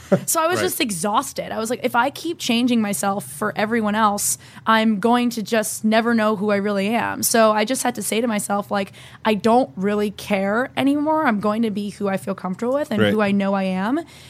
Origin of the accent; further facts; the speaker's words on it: New Jersey, United States; So I grew up in New Jersey. Moved 3 times growing up